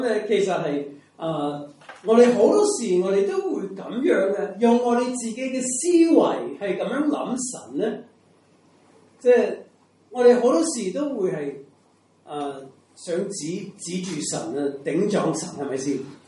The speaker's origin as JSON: {"language": "Cantonese", "country": "Macau", "tie": "born there", "said": "点解我澳门出世唔系香港出世？"}